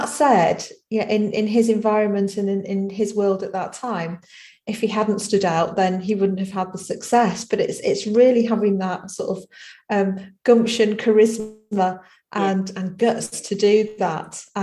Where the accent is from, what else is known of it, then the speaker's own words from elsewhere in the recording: Skegness, East Midlands, United Kingdom; also born or lived in Derby; And I was born in Derby, and we moved to Skegness in Lincolnshire, which is a seaside town in the UK.